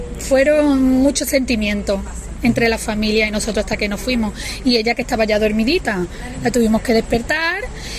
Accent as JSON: {"language": "Spanish", "town": "Málaga", "region": "Andalusia", "country": "Spain", "said": "porque venimos de Málaga"}